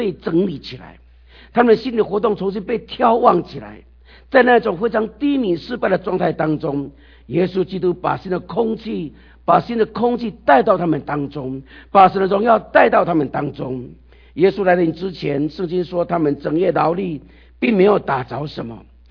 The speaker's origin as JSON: {"language": "Chinese", "country": "Taiwan", "said": "因为我是从台湾来，所以我台语比较顺一点。"}